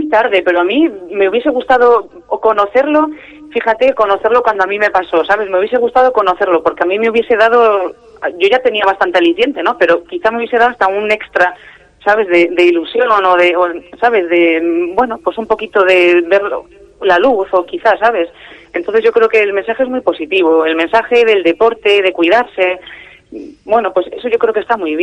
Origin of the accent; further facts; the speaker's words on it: Reinosa, Cantabria, Spain; jo, el frío, yo que soy de Reynosa, me encanta